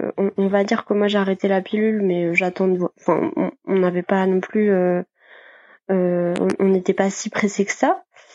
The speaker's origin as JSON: {"language": "French", "region": "Brittany", "country": "France", "said": "j'habite à côté de Brest. J'ai suivi mon copain en fait pour arriver à Brest. Je suis originaire des Côtes d'Armor et j'ai fait mes études plutôt du côté de Rennes."}